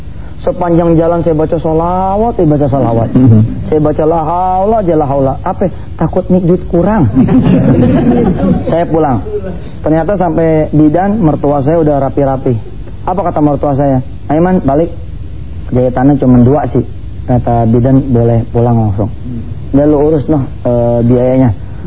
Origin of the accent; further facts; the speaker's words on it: Jakarta, Indonesia; saya sebagai anak Jakarta ya, kita anak Betawi ini